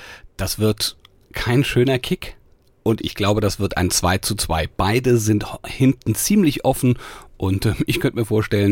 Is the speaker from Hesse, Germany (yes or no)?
yes; Hesse, Germany; born there; als gebürtiger Hesse gucke ich da bei Frankfurt dann doch immer mal genauer hin